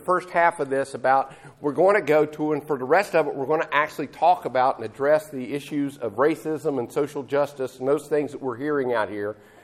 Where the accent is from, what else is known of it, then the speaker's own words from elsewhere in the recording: West Virginia, United States; I found that interesting when I grew up in West Virginia.